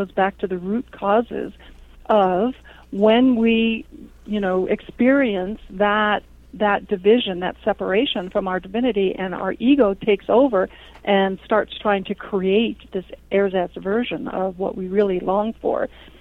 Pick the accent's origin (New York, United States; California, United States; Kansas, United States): California, United States; Los Angeles; also born or lived in Vancouver; I grew up in Los Angeles, and I was in the Hollywood film production community for many, many, many years. Also in Vancouver for many years.